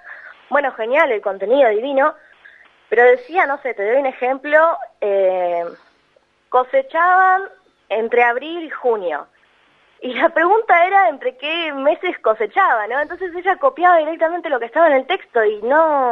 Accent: La Plata, Buenos Aires Province, Argentina; En La Plata, yo soy de La Plata.

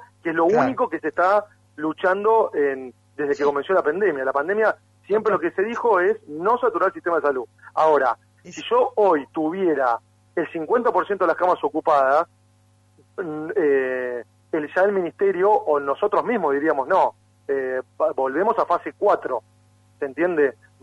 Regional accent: Argentina; nosotros somos una cultura argentina que comparte mate, mucho

